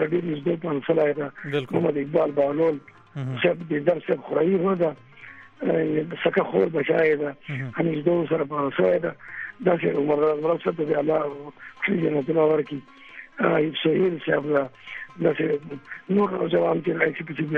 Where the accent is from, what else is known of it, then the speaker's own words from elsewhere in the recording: Khyber Pakhtunkhwa, Pakistan; accent: Marwat; زه د خپلې لهجې چې خبرې کوم دا زما خپله لهجه ده مروتواله.